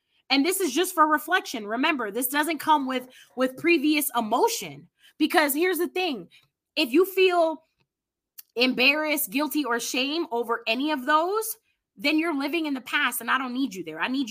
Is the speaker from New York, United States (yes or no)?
yes; New York City, New York, United States; I come from New York City, so I was a real hothead, okay?